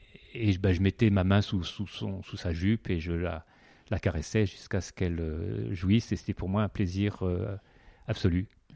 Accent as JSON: {"language": "French", "town": "Paris", "region": "Île-de-France", "country": "France", "said": "quand on est parisien, qu'on a des enfants qui sont dans la pièce juste à côté"}